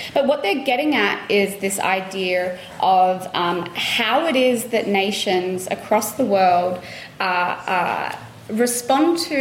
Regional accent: Australia; there is a real space, I think, for nations such as my home country, Australia, but also the UK

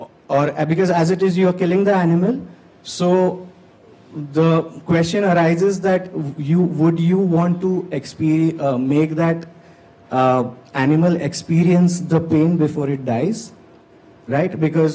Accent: India; So we in India are a multicultural society where animal slaughter generally takes place in two ways.

